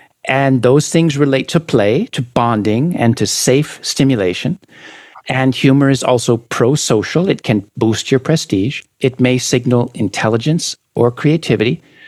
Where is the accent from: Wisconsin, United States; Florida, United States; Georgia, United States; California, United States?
California, United States; even though she grew up in West Bengal in India, and I grew up in California.